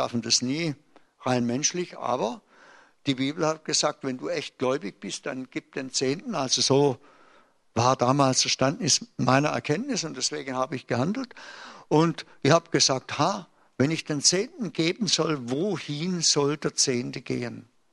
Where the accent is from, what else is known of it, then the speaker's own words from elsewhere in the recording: Baden-Württemberg, Germany; dass als Schwabe wir immer wieder Probleme haben mit unserem Geiz und mit dem Geben.